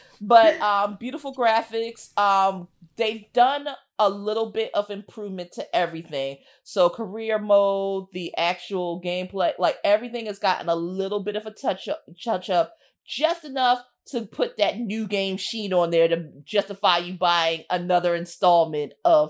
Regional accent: United States; Like it's a pretty game. Like listen, I'm an American.

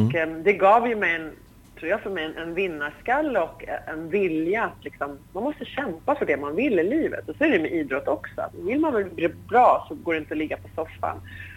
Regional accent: Sweden; born there; jag är då mer född i Sverige, men jag är också halvlibanes. Min pappa är från Libanon.

